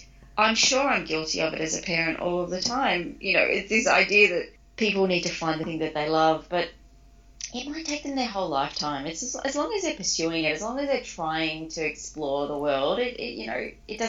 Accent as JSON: {"language": "English", "country": "Australia", "tie": "born or raised there", "said": "a white woman growing up in Australia"}